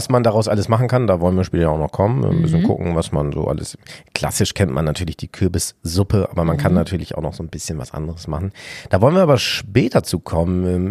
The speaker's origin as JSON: {"language": "German", "region": "Lower Saxony", "country": "Germany", "said": "Ich komme ja aus Ostfriesland, bei uns gab es immer Martini singen."}